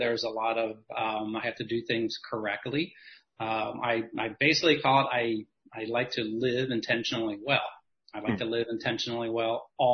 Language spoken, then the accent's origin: English; Cincinnati, Ohio, United States; I'm actually from Cincinnati, Ohio, and I swam with a relatively well-known swim team growing up, produced many Olympians.